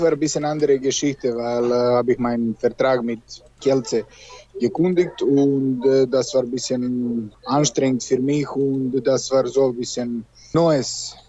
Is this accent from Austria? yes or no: no; Serbia; German is a second language; War ein bisschen schwerer, Deutsch zu lernen, weil das ist germanische Sprache und ich komme aus Serbien, das ist slowenische Sprache.